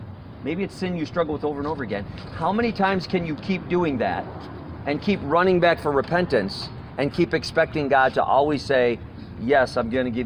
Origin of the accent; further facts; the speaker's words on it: Wisconsin, United States; now in Missouri, United States; The central part of Missouri is where we're from. We're from Wisconsin, but we bought...